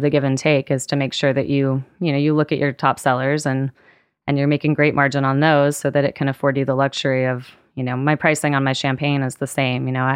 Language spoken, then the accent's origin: English; West Coast, United States; My family is down in New Orleans. And, you know, I grew up on the West Coast.